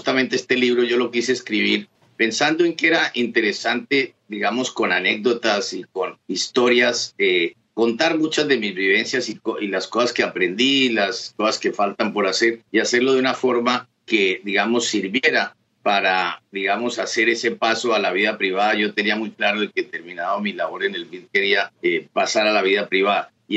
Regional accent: Colombia; yo soy parte de una familia bastante grande, como buena familia latinoamericana. Soy el mayor de 7 hermanos. Mi padre estudió en los Estados Unidos, estudió medicina, regresó a Colombia

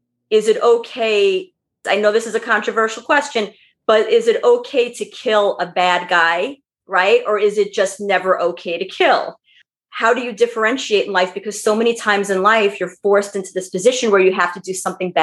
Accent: New York, United States; So I was used to growing up in New York.

